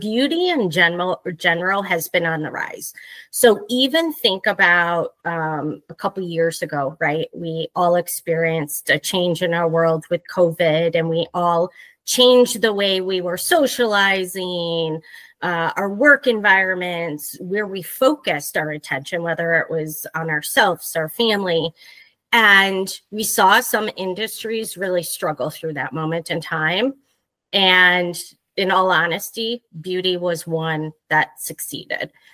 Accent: Wisconsin, United States; now in Chicago, United States; So I am currently in Chicago, Illinois. So we actually just had your background live on Friday. Lots of snow came down. So I've been here about 30 years now. Born and raised actually in Wisconsin.

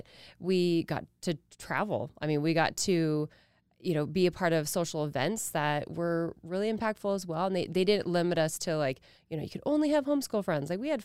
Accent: Idaho, United States; I'm born and raised in Idaho, and I feel like that's kind of a rare unicorn nowadays with the influx of people moving here

